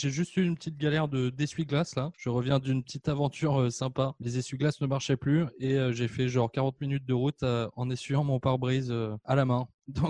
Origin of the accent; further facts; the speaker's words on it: France; Je suis français de France et j'habite en France aussi.